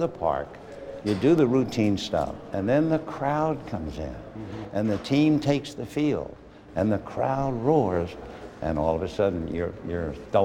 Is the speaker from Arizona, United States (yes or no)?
no; New York, United States; I would listen to a game that meant nothing to a kid growing up in New York.